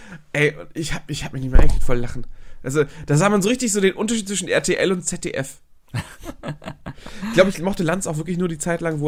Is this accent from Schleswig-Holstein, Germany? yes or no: no; Hamburg, Germany; ich komme eher aus Hamburg.